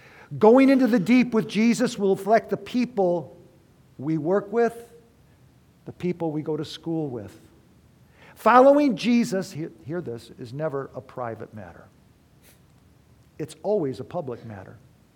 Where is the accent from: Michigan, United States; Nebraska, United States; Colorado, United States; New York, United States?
Michigan, United States; Detroit; And we got up, and I grew up not around mountains. I grew up in Detroit. And this was my first time in the Cascades.